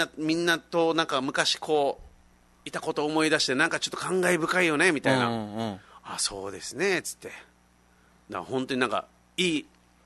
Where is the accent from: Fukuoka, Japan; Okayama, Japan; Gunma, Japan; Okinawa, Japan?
Okinawa, Japan; Haebaru; 久々に我がハエバルね。で僕は地元ハエバルの金城というとこなんですけど